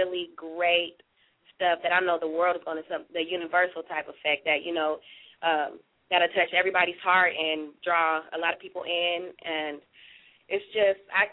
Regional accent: Oakland, California, United States; Yeah. I'm from Oakland. I'll be there in January.

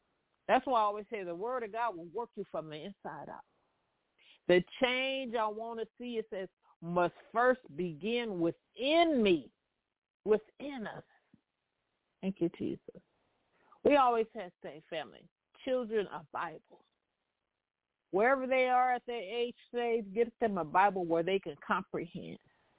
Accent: California, United States; especially Southern Cal, we're from Southern Cal

